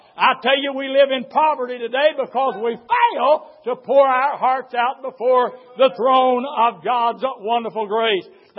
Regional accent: United States; born there; I want to thank Him this morning that I was born in America.

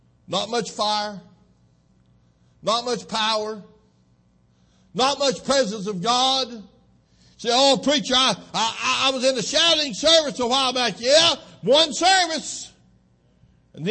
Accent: Brevard, North Carolina, United States; I'm from Brevard, North Carolina, up in the mountains of western North Carolina

